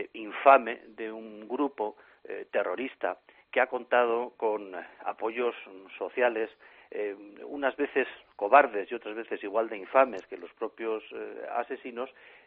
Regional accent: Spain; nos debemos como españoles, como demócratas

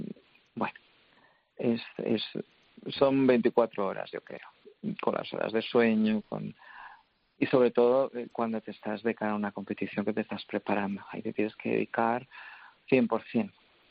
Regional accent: Spain; Soy la primera española, como muy bien habéis dicho, en toda la historia

